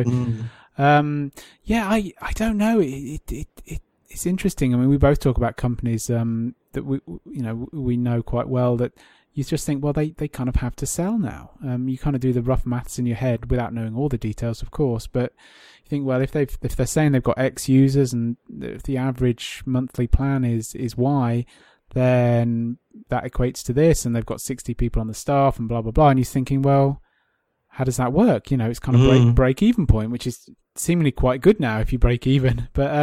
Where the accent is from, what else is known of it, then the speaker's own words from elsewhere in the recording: England, United Kingdom; And as an Englishman going over there occasionally for work related stuff